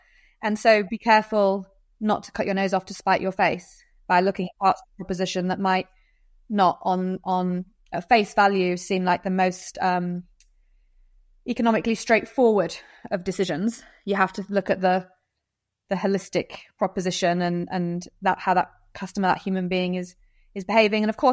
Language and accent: English; Yorkshire and the Humber, United Kingdom; I mean, I'm a Yorkshire girl, right?